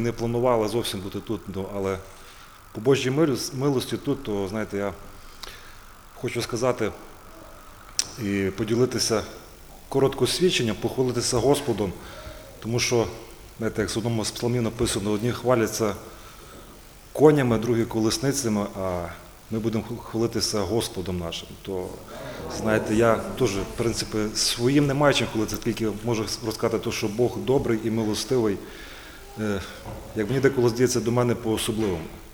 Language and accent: Ukrainian; Drohobych, Lviv Oblast, Ukraine; теж з братями приїхав працювати, як я вже казав, але сам я родом з Львівської області, таке місто Дрогобич.